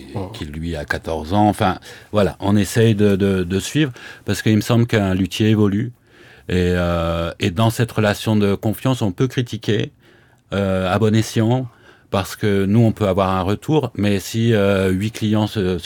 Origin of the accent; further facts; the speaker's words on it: Mâcon, Bourgogne-Franche-Comté, France; Et moi, je venais de Mâcon, je pensais que les compositeurs, ils étaient forcément morts